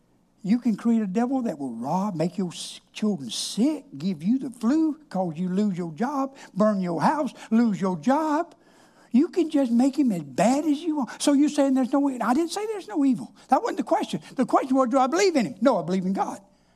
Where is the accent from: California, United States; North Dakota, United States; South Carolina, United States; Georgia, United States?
Georgia, United States; And I'm from South Georgia.